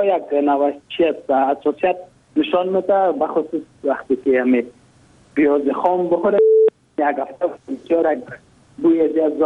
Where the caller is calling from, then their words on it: Mazar-i-Sharif, Balkh, Afghanistan; از مزار شریف هستم